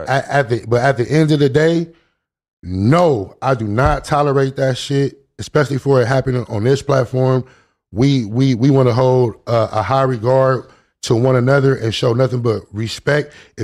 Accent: Long Beach, California, United States; Myself, I have family from Long Beach. I grew up in Long Beach.

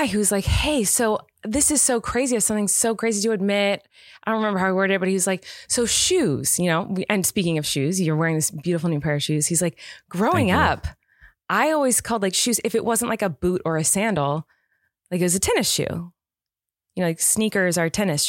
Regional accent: California, United States; I just need to know if this is a regional thing. Like, I'm from California.

